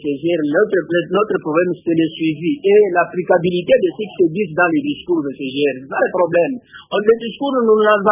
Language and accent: French; Lubumbashi, Haut-Katanga, DR Congo; comme ici chez nous à Lubumbashi, nous connaissons la sécheresse